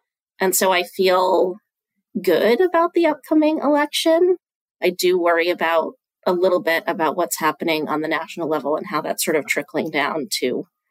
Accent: Lewiston, Maine, United States; also born or lived in New York City / Boston; I'd lived in New York City. I'd gone to school in Boston. And my hometown of Lewiston is a place that really rallies together in a crisis.

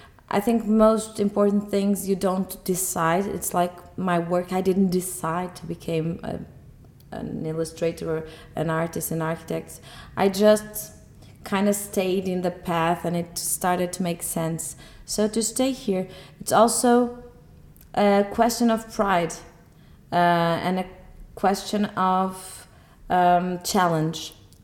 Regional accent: Porto, Porto District, Portugal; English is a second language; I'm an architect. And I'm an architect from Porto.

